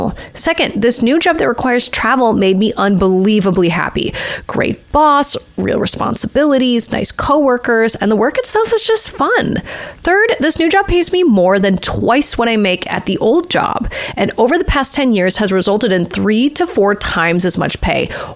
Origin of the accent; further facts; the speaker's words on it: Minnesota, United States; now in California, United States; I'm also from Minnesota.